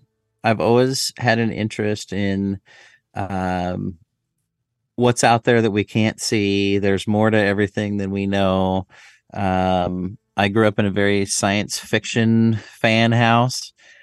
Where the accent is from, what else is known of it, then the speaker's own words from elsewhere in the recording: Boise, Idaho, United States; I was driving through northern Arizona with my grandparents, and I grew up in Boise, Idaho.